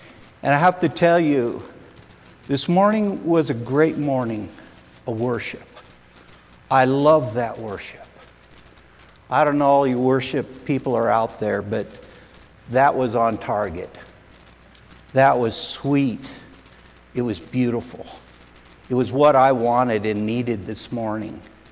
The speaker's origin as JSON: {"language": "English", "town": "Centralia", "region": "Washington", "country": "United States", "tie": "born or raised there", "said": "I was raised in Centralia, Washington."}